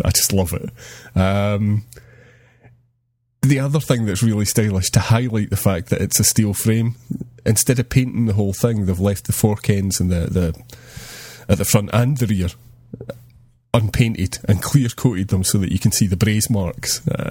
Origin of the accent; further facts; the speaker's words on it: Edinburgh, Scotland, United Kingdom; as someone who was born and bred in Edinburgh